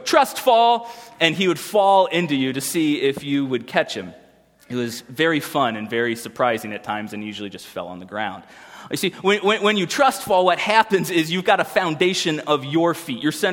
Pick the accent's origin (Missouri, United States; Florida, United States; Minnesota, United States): Florida, United States; Miami; And even though I grew up in Miami and took 4 years of Spanish in high school